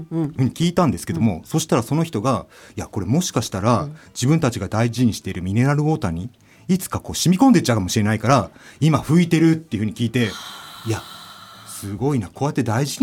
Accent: Gunma, Japan; born there; now in Tokyo, Japan; 僕もともと群馬県の生まれなんですけども

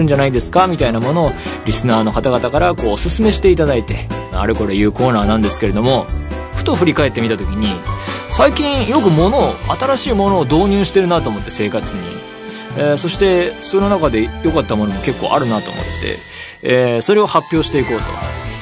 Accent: Saitama, Japan; now in Tokyo, Japan; 僕は埼玉県出身ですし、まあ、東京に住んでもう何年にもなるので

